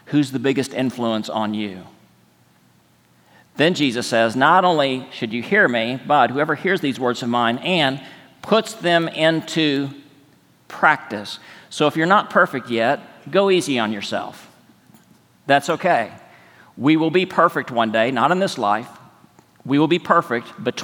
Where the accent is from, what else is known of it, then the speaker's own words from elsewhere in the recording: Texas, United States; Where I grew up in West Texas, it's called an arroyo.